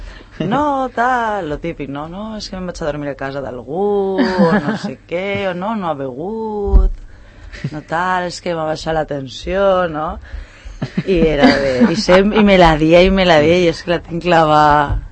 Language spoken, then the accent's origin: Catalan; Oliva, Valencian Community, Spain; Al meu poble, a València, a Oliva